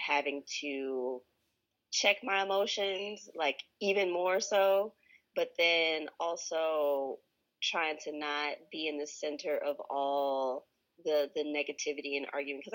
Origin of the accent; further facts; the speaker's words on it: Chicago, Illinois, United States; The long answer, or longer answer, is, let's see, born and raised in Chicago.